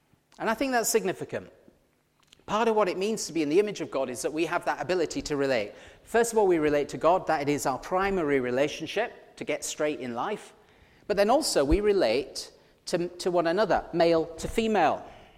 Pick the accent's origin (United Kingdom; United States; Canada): United Kingdom; Because he's American and we're British for a start.